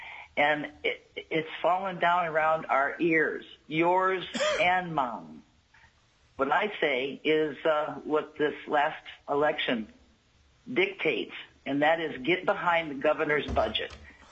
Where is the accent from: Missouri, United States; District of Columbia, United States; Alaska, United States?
Alaska, United States; Fox; I'm from Fox, Alaska, and representing myself as an Alaskan.